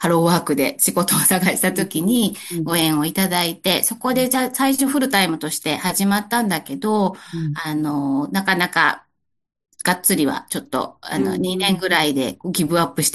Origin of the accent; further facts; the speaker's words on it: Hiroshima, Japan; now in Kyoto, Japan; 出身で、広島で、それこそ広島で高校生の頃に、